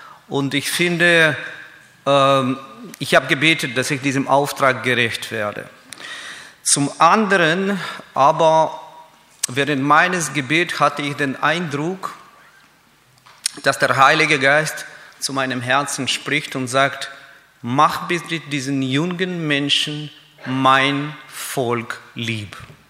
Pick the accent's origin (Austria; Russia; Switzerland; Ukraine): Ukraine; Kyiv; German is a second language; now in Leinfelden-Echterdingen, Germany; Ich komme ausgerechnet nicht aus Israel, sondern aus der Ukraine. Ich bin in der Stadt Kiew, Hauptstadt von der Ukraine, geboren und aufgewachsen. Eine Stadt mit damals 4,5 Millionen Bevölkerung. Eine riesige Metropole. Heute leben wir mit meiner Frau in Leinfelden-Echterdingen.